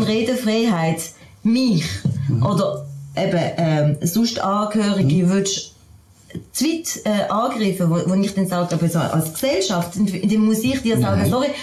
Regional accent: Switzerland; Als Schweizerin kenne ich das natürlich anders.

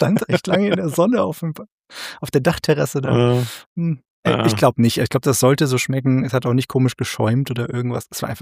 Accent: Bavaria, Germany; ich bin Franke geborener.

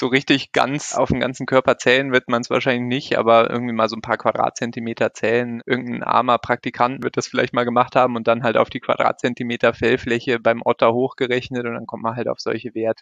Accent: North Rhine-Westphalia, Germany; Also ich bin auch nicht aus Bayern. Ursprünglich komme ich aus dem Rheinland. Ich bin in der Nähe von Köln aufgewachsen.

